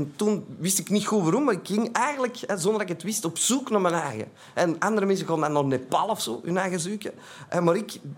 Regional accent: Antwerp, Belgium; Ik kom uit Antwerpen, hè, dat zult u al horen, dus uit België.

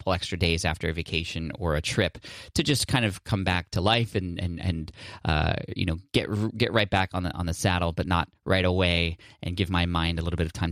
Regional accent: San Diego, California, United States; Like I always mention I'm from San Diego

